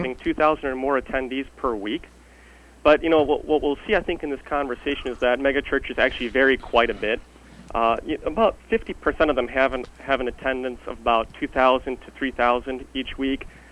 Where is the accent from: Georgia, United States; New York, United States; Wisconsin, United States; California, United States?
Wisconsin, United States; Milwaukee; also born or lived in France; My family actually emigrated to the United States from France when I was a young child, but I did grow up basically around Milwaukee, though.